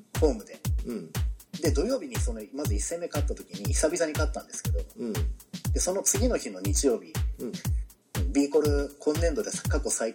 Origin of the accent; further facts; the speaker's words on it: Yokohama, Kanagawa, Japan; 私の地元の横浜のビーコルが今めちゃくちゃ弱くてですね。